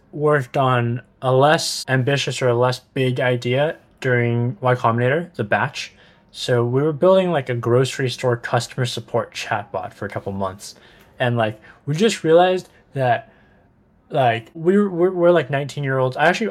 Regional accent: Mountain View, California, United States; I grew up in Mountain View, and my parents worked at big tech companies.

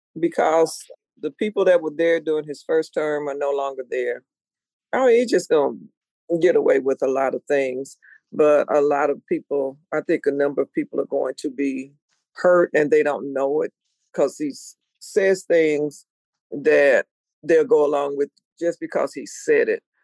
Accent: United States; we're from America

